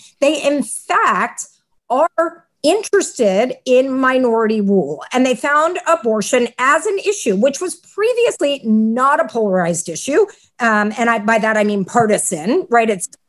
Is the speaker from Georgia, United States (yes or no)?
no; Texas, United States; my home state of Texas held a legislative hearing in 2019 about capital punishment for abortion.